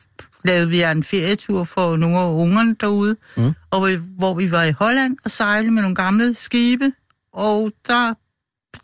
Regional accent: Søborg, Capital Region of Denmark, Denmark; accent: Copenhagen; Eller jeg er opvokset, jeg er opvokset ude i Søborg.

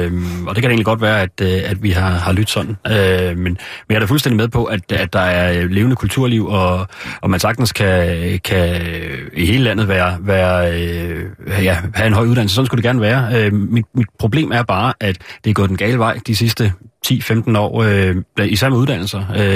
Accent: Capital Region of Denmark, Denmark; nu kommer jeg ikke selv fra København, men lidt udenfor, og der er ikke et udkantsområde, vil jeg sige, men jeg er ikke, synes jeg selv, den største københavnerist, og er sådan set også i gang med at udflytte mig selv så småt

